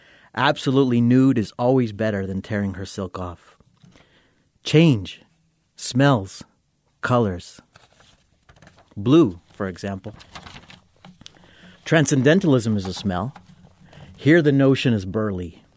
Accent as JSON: {"language": "English", "town": "Chicago", "region": "Illinois", "country": "United States", "tie": "born or raised there", "said": "Grew up south side of Chicago."}